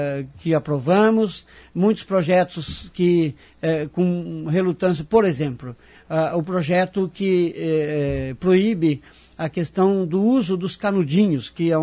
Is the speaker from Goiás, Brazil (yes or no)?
no; Maringá, Paraná, Brazil; born there; Eu nasci aqui em Maringá, meu pai é pioneiro aqui em Maringá, trabalhador, servidor do município.